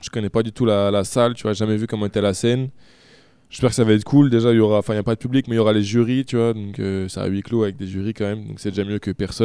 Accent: Nantes, Pays de la Loire, France; Voilà, je viens de la ville de Nantes.

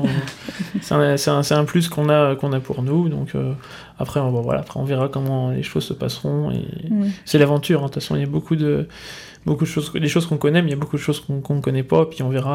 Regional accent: Le Mans, Pays de la Loire, France; Donc, nous sommes du Mans.

